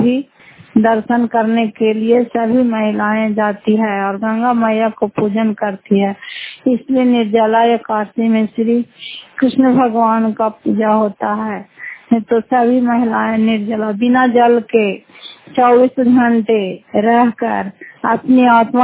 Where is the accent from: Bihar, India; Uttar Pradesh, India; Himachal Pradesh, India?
Bihar, India; Fatehpur; घर फतेहपुर, पंचायत मकरौता, जिला नालंदा, प्रसराज ब्लॉक की निवासी हूँ।